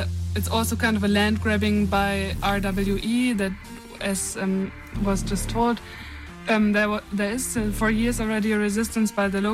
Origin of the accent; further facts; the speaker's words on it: Germany; we are two activists from Germany